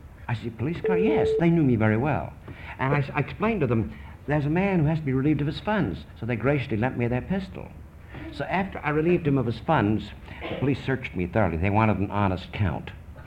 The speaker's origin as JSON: {"language": "English", "town": "Chicago", "region": "Illinois", "country": "United States", "said": "since I'm from Chicago. Chicago was known, you know, for the Al Capone gangs."}